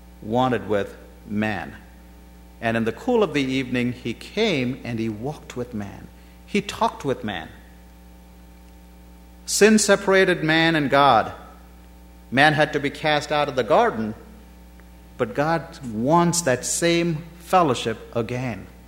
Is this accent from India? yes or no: yes; India; I like I said, I grew up in India